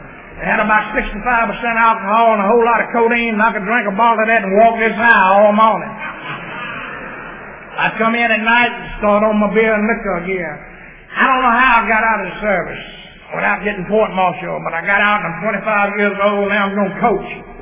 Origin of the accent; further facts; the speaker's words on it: Lincoln, Georgia, United States; Then I came to Lincoln. Lincoln is my hometown, and we're well known for our football team in Georgia.